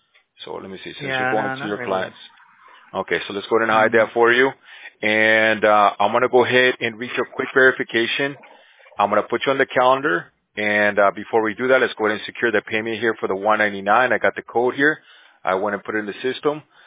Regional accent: Cochabamba, Bolivia; English is a second language; Yeah, I'm from Bolivia myself, so I mean, I know my accent comes out from time to time, especially when I'm yelling at my kids.

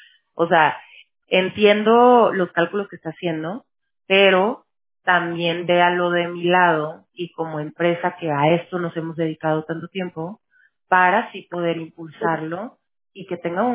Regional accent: Mexico; somos mexicanos

